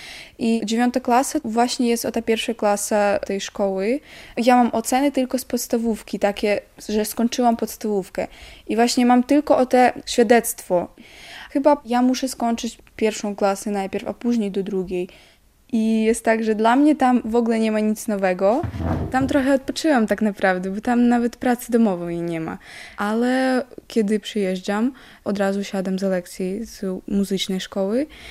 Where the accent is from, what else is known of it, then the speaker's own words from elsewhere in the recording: Ukraine; Polish is a second language; now in Poland; pani usłyszała, że ja rozmawiam w innym języku i ona pytała, że jestem z Ukrainy